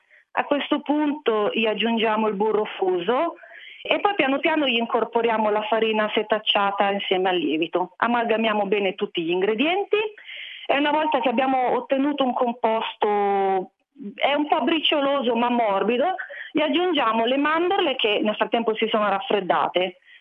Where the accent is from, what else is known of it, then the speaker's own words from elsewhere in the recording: Lombardy, Italy; also born or lived in Florence; io vengo dalla provincia di Varese, ma ho girato per motivi di lavoro diverse regioni d'Italia. Ho vissuto 2 anni a Firenze, qualche mese a Trento, poi ho sposato un marito romano.